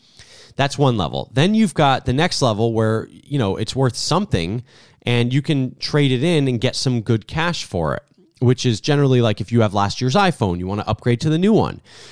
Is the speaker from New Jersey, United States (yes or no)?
yes; New Jersey, United States; I grew up in New Jersey where, I'm not kidding, I called a drawer a draw until I got to college.